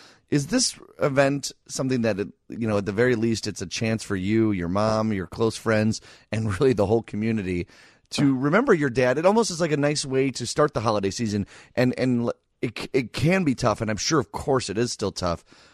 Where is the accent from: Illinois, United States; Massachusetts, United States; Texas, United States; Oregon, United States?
Illinois, United States; Downers Grove; But for a lot of people in one western suburb, that being Downers Grove, my hometown, Thanksgiving includes a fun run in the morning for thousands upon thousands of people